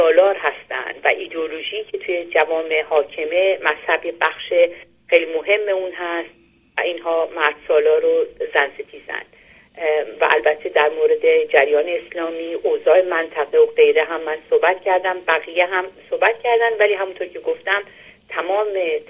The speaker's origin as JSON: {"language": "Persian", "country": "Iran", "tie": "born or raised there", "moved": "yes", "lives_now": "Europe", "said": "خود من که اصل در از ایران، تو ایران به دنیا اومدم، ایران زندگی کردم و بعد الان اروپا هستم،"}